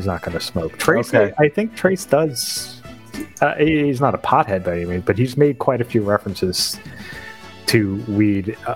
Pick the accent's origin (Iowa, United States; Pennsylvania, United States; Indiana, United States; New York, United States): New York, United States; Queens; I was raised a Yankees fan, so I always have to side with the Yankees. Even though I'm from Queens.